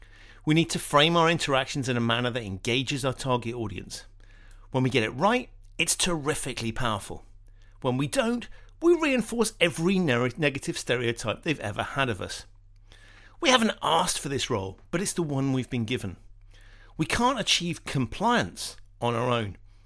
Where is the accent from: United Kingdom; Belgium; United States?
United Kingdom; I'm British, so please make sure you read this blog in a quintessentially British accent.